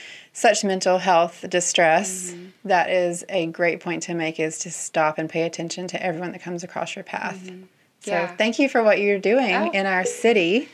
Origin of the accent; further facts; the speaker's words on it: the Carolinas, United States; also born or lived in Tennessee / Michigan; I grew up in the Carolinas. Went to college in a small school in Tennessee, met my husband there, moved to Michigan for a few years where he was from after we got married and said, enough of that, came back to the Carolinas